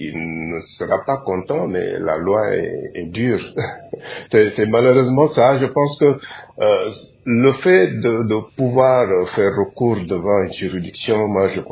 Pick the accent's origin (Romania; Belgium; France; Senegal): Senegal; Je suis en train de suivre ce qui se passe dans mon pays d'origine, le Sénégal